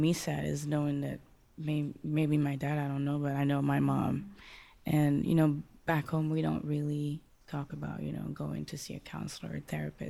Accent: Haiti; moved away; So people see me, where are you from? Haiti. And, you know, immediately, oh my God, were you just there? How's your family?

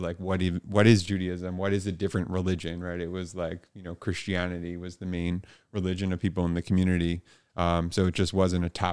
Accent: Hamptons, New York, United States; I was born in New York, in New York City. I lived there for about 2 years, and then I moved out to the east end of Long Island, to the Hamptons community. And I grew up there throughout my early childhood and middle school and into the early teenage years.

